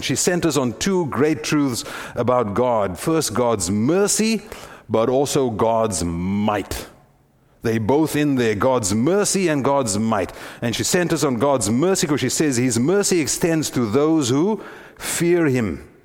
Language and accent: English; South Africa; you know that I come from South Africa, and we've got that country to the north that has had this oppressive dictator for almost 40 years.